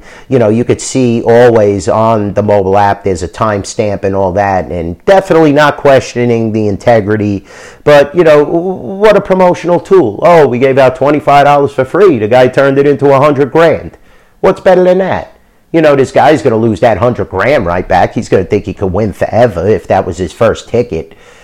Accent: New York, United States; I grew up in New York, and I know how the street bookies operate

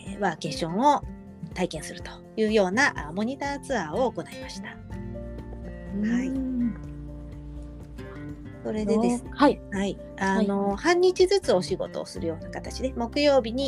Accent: Tokyo, Japan; 私東京出身なんですね。で、夫が千葉出身なんです。で、私の親は東京出身なんです、2人とも。

